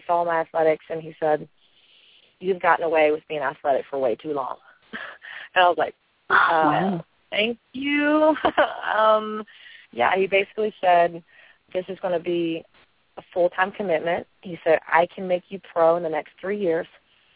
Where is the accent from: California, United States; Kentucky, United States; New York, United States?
Kentucky, United States; I'm actually from Kentucky.